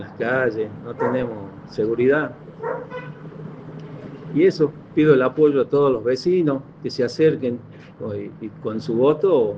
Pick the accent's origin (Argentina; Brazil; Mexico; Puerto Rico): Argentina; Perico, Jujuy; Si bien me presento, soy de acá de Perico.